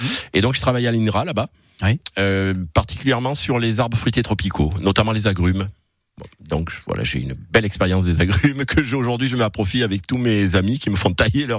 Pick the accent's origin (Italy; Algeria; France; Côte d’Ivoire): France; Valensole, Provence-Alpes-Côte d'Azur; je suis originaire de Valensole, une très belle région aussi. Voilà, c'est un petit peu de l'autre côté du Ventoux, mais les deux faces sont belles.